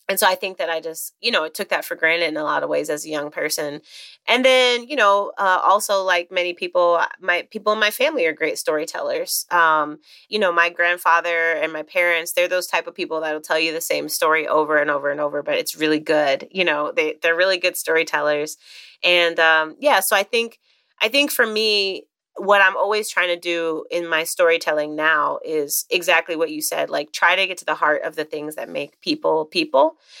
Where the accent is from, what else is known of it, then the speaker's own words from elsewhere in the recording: Chicago, Illinois, United States; I grew up in Chicago where I live now as well.